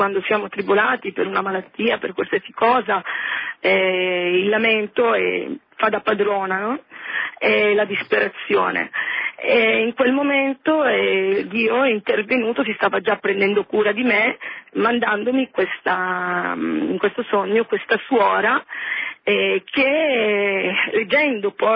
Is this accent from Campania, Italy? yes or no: no; Taranto, Apulia, Italy; now in Oleggio, Italy; sono di Taranto e sono venuta qui per lavoro